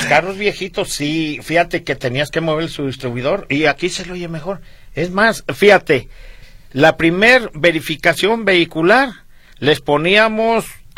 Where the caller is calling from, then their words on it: Mexico City, Mexico; Soy del DF, los vengo escuchando en mi radio, en mi vehículo